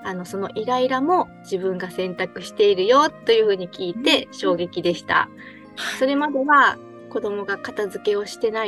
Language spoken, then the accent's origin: Japanese; Kan'onji, Kagawa, Japan; 私の地元である香川県の観音寺の方で観音寺教室をしています。